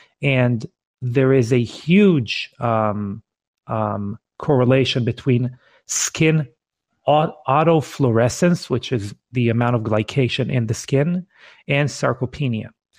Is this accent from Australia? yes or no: no; Israel; English is a second language; I don't know if your listeners can detect from my accent. We're both Israeli.